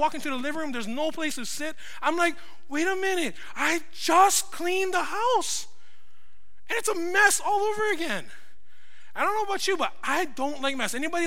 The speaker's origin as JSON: {"language": "English", "region": "Hawaii", "country": "United States", "tie": "born or raised there", "said": "growing up in Hawaii, we all have an idea of what leprosy is because of Molokai and Father Damien."}